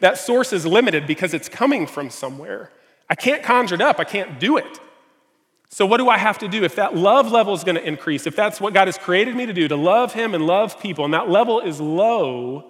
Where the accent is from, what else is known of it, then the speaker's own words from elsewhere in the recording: Gallatin, Tennessee, United States; I grew up in Northeast Nashville in a little town called, it was a farming town called Gallatin.